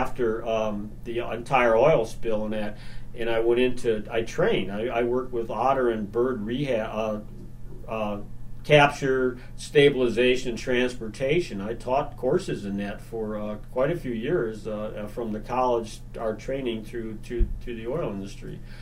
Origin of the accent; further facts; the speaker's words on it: Indiana, United States; that I'm from Indiana. I don't even know what an ocean looks like.